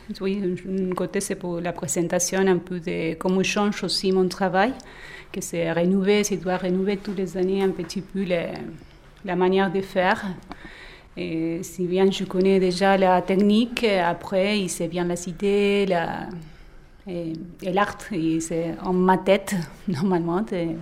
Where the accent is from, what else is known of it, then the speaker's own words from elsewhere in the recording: Argentina; French is a second language; comme tout le monde connaît, je viens de l'Argentine.